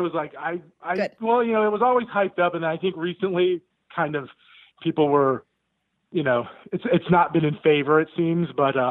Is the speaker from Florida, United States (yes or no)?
yes; Florida, United States; I'm the type, it's like, you know, I'm born and raised in Florida, and I'm like, I'm not bringing anything warm.